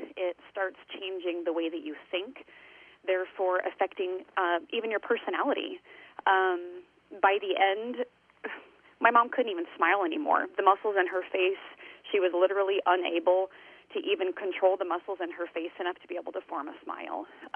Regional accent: Greenfield, Iowa, United States; we do the 10K and end at a little bar here in my hometown of Greenfield, Iowa.

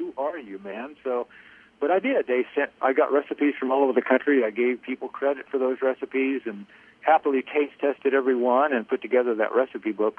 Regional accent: Kansas, United States; I grew up in Kansas, but, you know, to get up in that gorgeous country.

